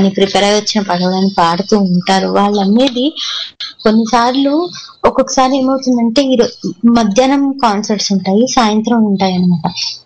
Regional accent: Hyderabad, Telangana, India; నా home town లో హైదరాబాద్ లో

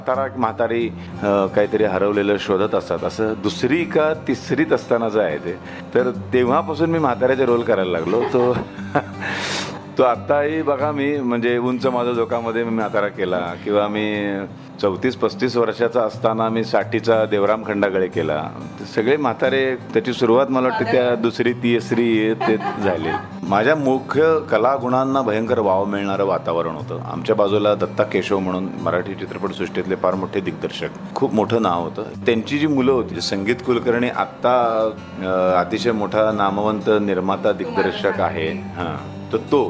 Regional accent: Miraj, Maharashtra, India; born there; माझा जन्म मिरजेला झाला, म्हणजे साधारण बायका माहेरी जातात पहिल्या बाळणपणाला, त्यामुळे माझं मिरज हे आजोळ आहे, त्यामुळे तिथे माझा जन्म झाला.

